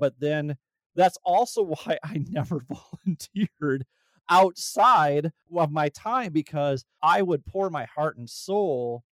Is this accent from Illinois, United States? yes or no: no; Minnesota, United States; And what's even wilder is we're both from Minnesota.